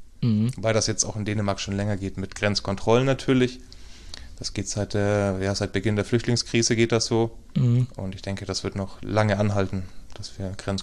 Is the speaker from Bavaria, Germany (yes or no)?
yes; Nuremberg, Bavaria, Germany; auch aus der Nürnberger Region, meine alte Heimat.